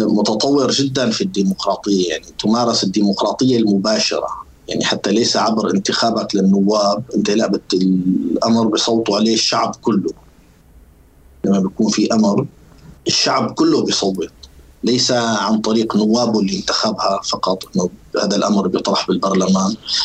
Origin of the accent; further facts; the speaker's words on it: Syria; now in Switzerland; يعني يجوز أنت الآن إذا وقفت سألت واحد مثلي عايش في سويسرا شو مفهوم المواطنة، جاوبك أنا سوري